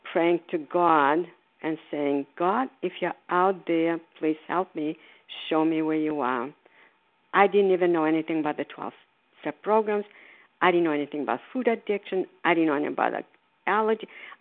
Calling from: Florida, United States; I'm calling from Florida.

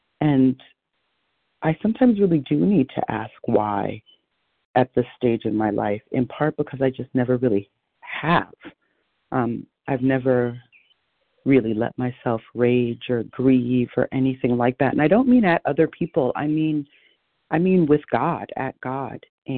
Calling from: Vermont, United States; I'm calling from Vermont.

